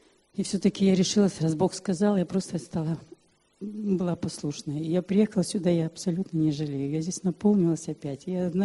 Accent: Memmingen, Bavaria, Germany; Я из Баварии, с Мемингена.

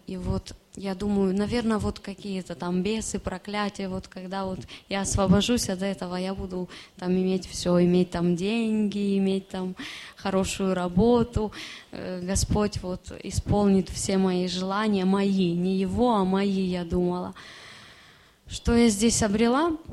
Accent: Ukraine; now in Spain; я тоже украинка, живу в Испании уже 3 года.

